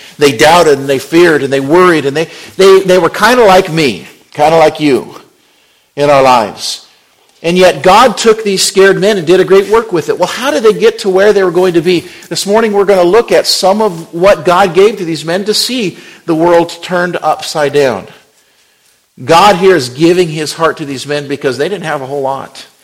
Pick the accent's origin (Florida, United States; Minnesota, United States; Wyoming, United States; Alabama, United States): Wyoming, United States; Many of you know that I grew up in Wyoming. Grew up on a cattle ranch out there that still is out there.